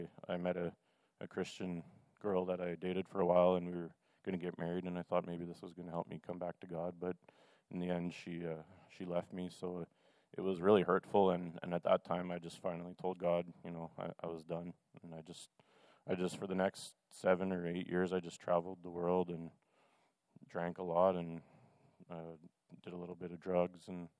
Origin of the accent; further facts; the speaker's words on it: Steinbach, Manitoba, Canada; born there; I'm 29 years old. I was born in Steinbach, Manitoba. I became a Christian at a very young age. I grew up in the church.